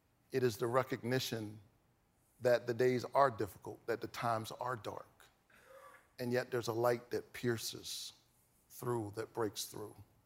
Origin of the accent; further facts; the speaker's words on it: the South, United States; Look, I grew up in the South.